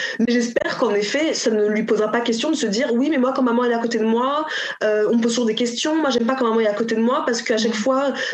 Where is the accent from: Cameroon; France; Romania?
Cameroon; au Cameroun pour voir ce que c'est aussi bah, là d'où on vient, en fait.